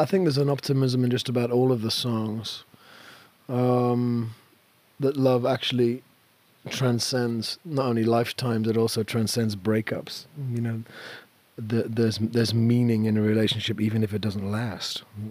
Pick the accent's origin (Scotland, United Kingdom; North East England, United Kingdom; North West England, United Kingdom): North East England, United Kingdom; Newcastle; I used to sell the Evening Chronicle in my hometown at Newcastle, and I developed a singing style to get over traffic.